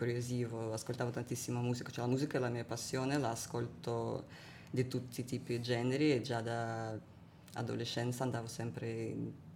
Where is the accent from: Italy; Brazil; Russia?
Russia; Italian is a second language; moved away; quando sono partita dalla Russia, ho partito per diversi tanti ragioni, ma anche per il fatto che capivo che come sono fatta io non posso vivere purtroppo nel mio paese e questo... è molto triste, e poi tutta la mia famiglia è in Russia